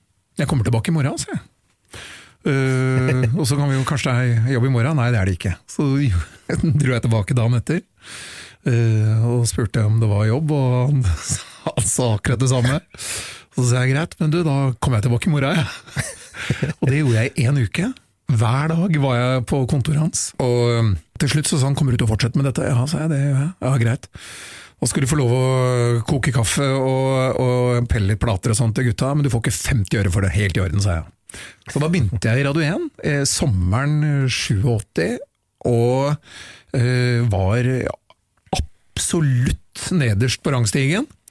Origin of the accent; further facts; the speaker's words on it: Oslo, Norway; Jeg jo byslamp, født og oppvokst i Oslo sentrum